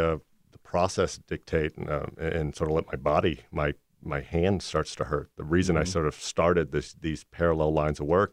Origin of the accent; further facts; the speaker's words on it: Atlanta, Georgia, United States; I grew up in Atlanta, went to school there and lived abroad for a while when I was a kid and came back to Georgia and eventually went to university here